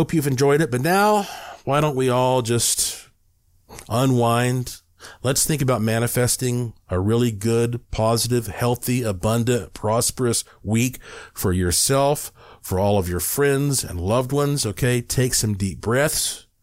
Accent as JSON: {"language": "English", "region": "New Mexico", "country": "United States", "tie": "born there"}